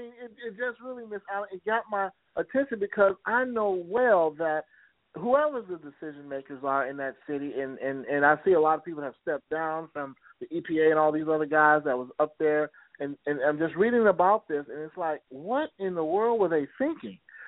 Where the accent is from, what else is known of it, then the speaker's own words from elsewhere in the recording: Chicago, Illinois, United States; because I'm originally from Chicago, so I know about that.